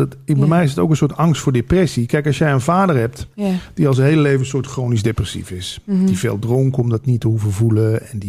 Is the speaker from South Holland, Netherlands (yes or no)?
no; Limburg, Netherlands; En dat is misschien ook iets typisch Limburgs... waar ik vandaan kom